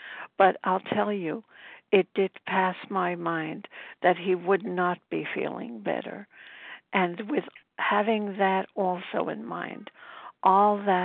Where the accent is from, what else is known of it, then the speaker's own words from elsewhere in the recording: Brooklyn, New York, United States; I'm from Brooklyn, New York, and I'm coming from upstate New York.